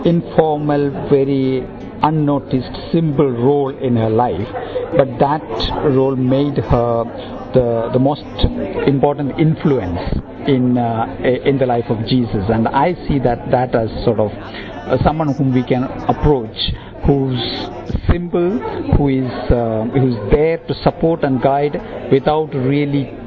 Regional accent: India; I come from originally from India

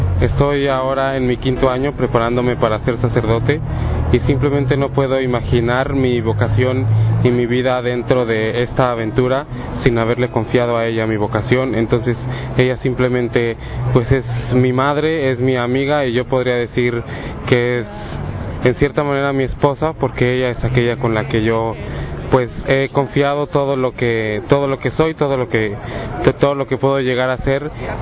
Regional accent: Mexico; soy de México.

